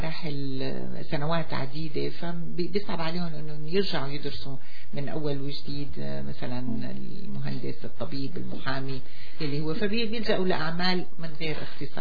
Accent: Syria; moved away; أنا بدي انتقل من سوريا لهون

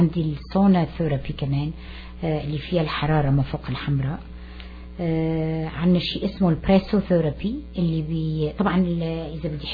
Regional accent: Aleppo, Aleppo Governorate, Syria; moved away as an adult; also born or lived in Egypt; now in United States; انا من مواليد حلب, وبعد ما أخذت البكالوريا بحلب سافرت على مصر لمدة 5 سنين

